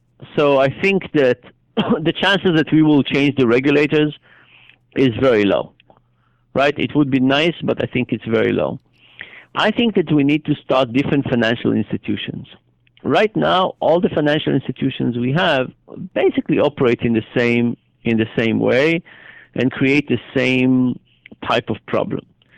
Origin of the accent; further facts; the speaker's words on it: Israel; So I grew up in Israel, and being part of a small country has some advantages